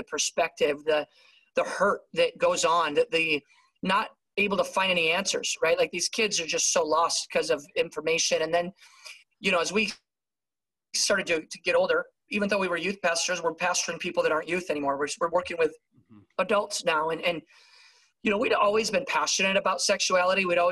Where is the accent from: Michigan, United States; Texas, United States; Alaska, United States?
Michigan, United States; I grew up in Michigan. Grew up in a really strong Christian family.